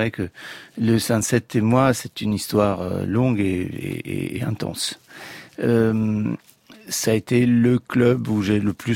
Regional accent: Italy; moved away; Je suis parti il y a 30 ans. Ça fera 30 ans, dans le 21 janvier, ça fera 30 ans que j'ai quitté l'Italie.

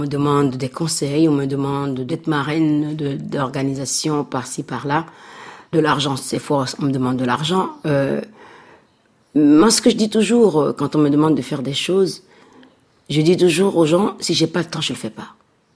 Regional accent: Cotonou, Littoral, Benin; Ah oui, ça me rappelle la cour de Cotonou.

